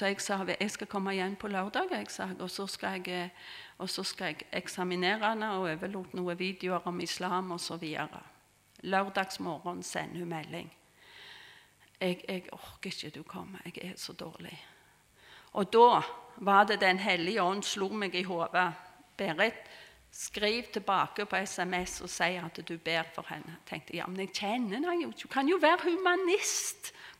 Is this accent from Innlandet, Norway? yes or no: yes; Helgøyna, Innlandet, Norway; Jeg vokste opp på Helgøyna.